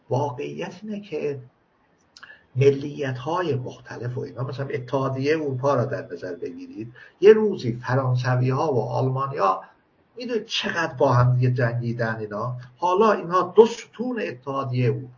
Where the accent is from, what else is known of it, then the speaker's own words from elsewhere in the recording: Iran; مثلا ما که ترک هستیم چون من از ظاهرا به اسلام میگن آه اینا از نژاد به اسلام چیز هست، یه اختای تختای هست، خب من چه کار کنم؟ من ایرانی میدونم اصلا خودم رو، فقط آذربایجان نه، من در هر نقطه ایران خانه من